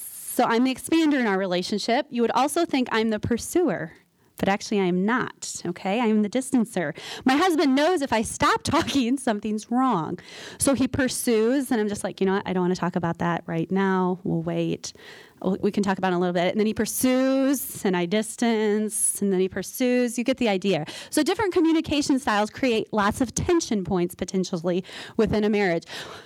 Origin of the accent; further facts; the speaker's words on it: Leicester, Iowa, United States; Born and raised in Leicester, Iowa, so our holidays have a separation of geography